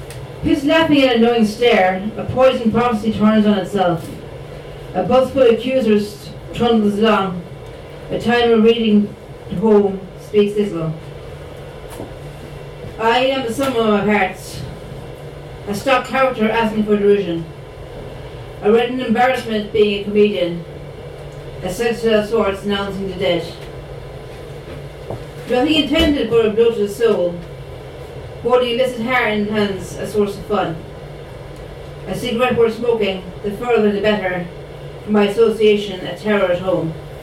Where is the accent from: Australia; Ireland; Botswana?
Ireland; Munster; Burnford is or was, it was the parish where I grew up in North Cork.